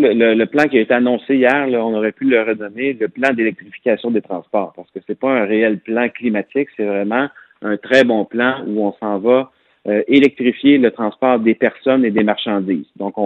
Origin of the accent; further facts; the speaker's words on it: Quebec, Canada; à quoi ça sert de faire des interventions chez nous au Québec